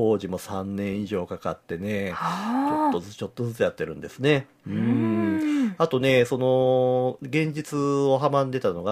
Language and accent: Japanese; Kyoto, Japan; 観光客の方のみならず私たち地元の京都人もねよく歩いて楽しめる場所ですよね